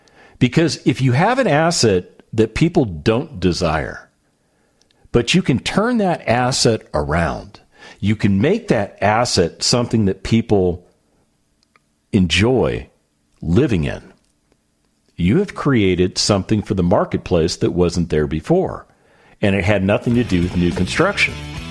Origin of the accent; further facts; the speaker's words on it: United States; I mean, I'm an American.